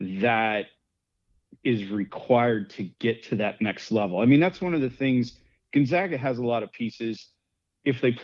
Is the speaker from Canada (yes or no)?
no; Missouri, United States; I grew up in Missouri, and so there's a hatred for all things KU